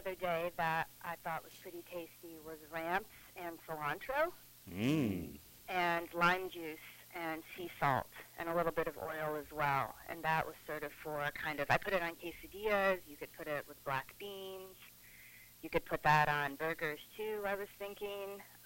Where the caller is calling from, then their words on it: Tivoli, New York, United States; I'm calling you from Tivoli.